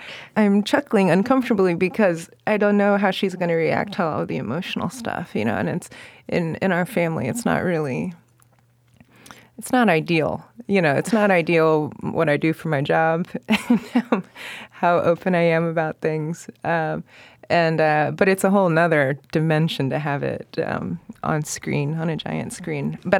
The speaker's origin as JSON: {"language": "English", "region": "Virginia", "country": "United States", "tie": "born or raised there", "said": "my brother and I, we grew up in Virginia with them"}